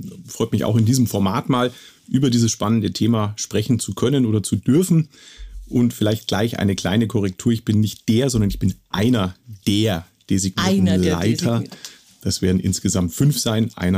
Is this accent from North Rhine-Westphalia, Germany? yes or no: no; Neusäß, Bavaria, Germany; Also ursprünglich komme ich aus dem Landkreis Augsburg, genauer gesagt aus der Stadt Neuses, und bin dort aufgewachsen und auch, sag ich mal, im Blaulichtmilieu sozialisiert worden und durfte dank meiner Freundin jetzt hierher ziehen.